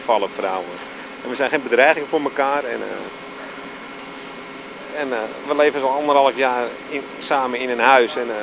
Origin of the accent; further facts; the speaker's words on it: North Holland, Netherlands; Ik kom ook uit een dorp vandaan. Ik kom uit Noord-Holland vandaan. Uit Annapolona in omstreken.